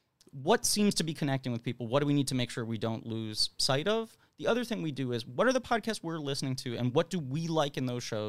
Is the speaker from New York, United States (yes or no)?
yes; New York City, New York, United States; I grew up in New York City.